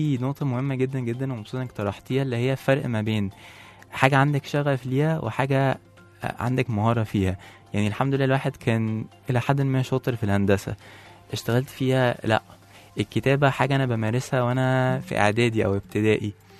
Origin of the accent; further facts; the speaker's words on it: Egypt; ان احنا مش هقول كمصريين عشان ما عممش، بس بنحب الاستقرار